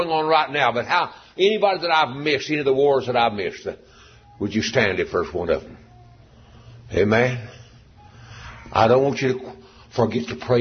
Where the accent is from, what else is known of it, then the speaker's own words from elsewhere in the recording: United States; But I thank God I'm an American.